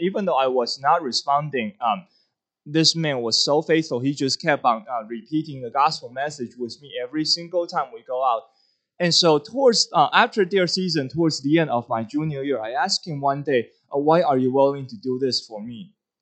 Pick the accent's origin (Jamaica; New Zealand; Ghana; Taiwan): Taiwan; English is a second language; moved away as an adult; now in United States; And that little tiny town that I grew up in Taiwan, just a perspective, is one of the smallest, has 200,000 people in there.